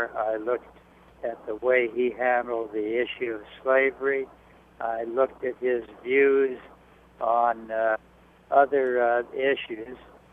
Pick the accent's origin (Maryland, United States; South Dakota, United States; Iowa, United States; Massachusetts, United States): South Dakota, United States; I grew up in South Dakota, where he was a big hero.